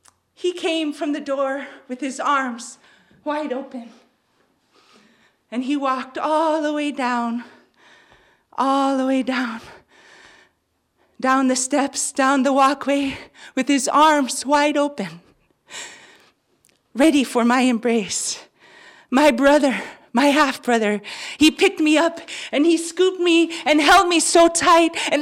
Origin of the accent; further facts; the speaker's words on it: Alaska, United States; Hi, I'm from Alaska. I just got here, and I have a brother.